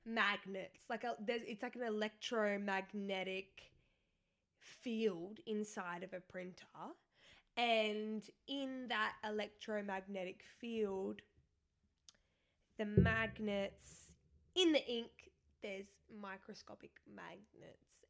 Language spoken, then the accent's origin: English; Australia; Because I'm Australian.